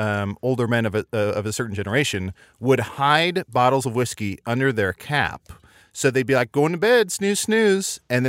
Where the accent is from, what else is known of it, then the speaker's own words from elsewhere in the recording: Midwest, United States; I grew up in the Midwest, and it does suck that our school, I think all girls had first period.